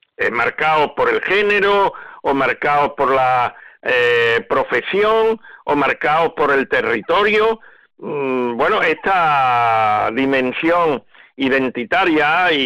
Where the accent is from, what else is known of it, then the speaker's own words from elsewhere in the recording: Andalusia, Spain; participando como andaluz en nuestras fiestas